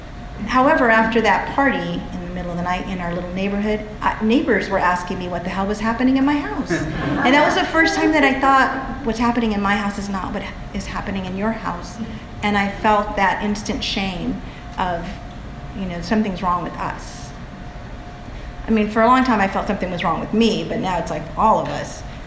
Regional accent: Los Angeles, California, United States; I'm from LA, I'm from the Barrio, we don't do that.

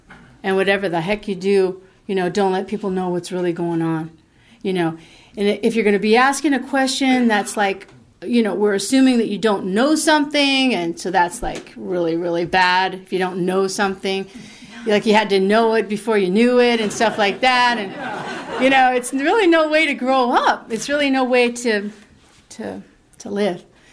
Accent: Pasadena, California, United States; And I come from Pasadena on Greenwood Street, South Greenwood.

